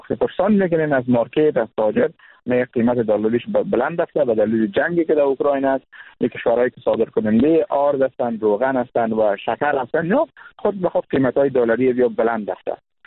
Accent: Kunduz, Afghanistan; ما هم جزء از افغانستان هستیم، مردم قندوز متضرر خواهد شدیم.

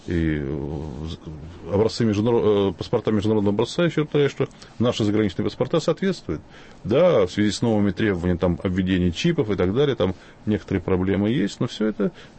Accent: Riga, Latvia; moved away as an adult; хотя я латыш, у меня там живет в Риге живет мама, сестра, там похоронен отец, но с 92 года мне запрещен въезд в Латвию.

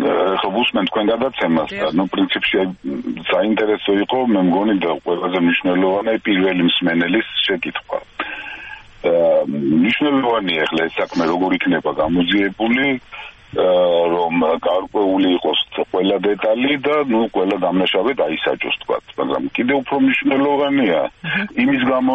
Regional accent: Tbilisi, Georgia; თბილისში გავიზარდეთ, ხო, ყველამ და ვიცით

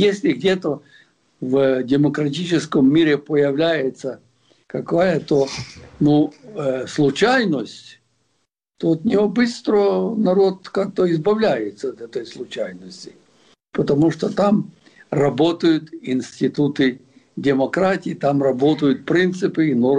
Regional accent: Ukraine; я как украинец, который граничит с Белоруссией

